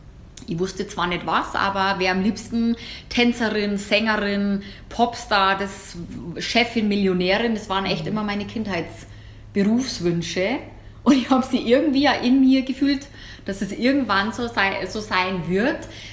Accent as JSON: {"language": "German", "region": "Bavaria", "country": "Germany", "tie": "born or raised there", "said": "komme ja eigentlich eher aus dem ländlichen Teil von Bayern. Also ich bin in der Nähe München aufgewachsen"}